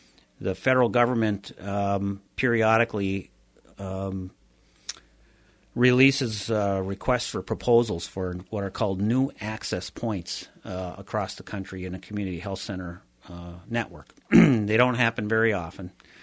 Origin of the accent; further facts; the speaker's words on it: Keweenaw, Michigan, United States; I was born and raised in Keweenaw. I've lived here, even though I've worked in Marquette for 25 or 28 years. I've lived here in Houghton, this is my home.